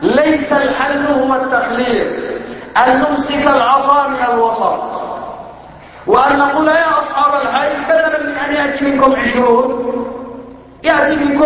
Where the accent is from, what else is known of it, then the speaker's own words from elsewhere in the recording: Yemen; عندنا في اليمن يمضون في إجراءات وخطوات إعداد الحوار